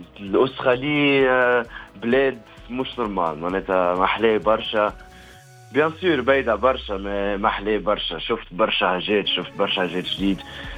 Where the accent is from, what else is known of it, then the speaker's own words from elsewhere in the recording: Switzerland; مكور في سويسرا، مولود في سويسرا، عندي شنسية تونسية وشنسية سويسرية.